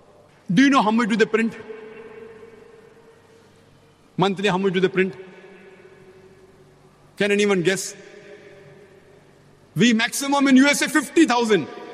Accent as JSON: {"language": "English", "country": "India", "second_language": "English", "said": "I come from India. which has a population of more than a billion people"}